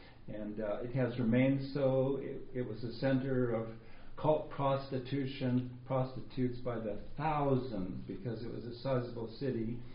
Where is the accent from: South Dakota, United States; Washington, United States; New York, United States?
Washington, United States; Tacoma; to see bad things happen to your community, like growing up in Tacoma.